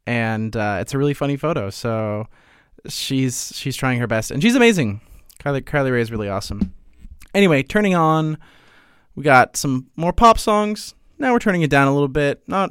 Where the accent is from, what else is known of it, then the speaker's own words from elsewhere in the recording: Calgary, Alberta, Canada; came from my hometown, Calgary.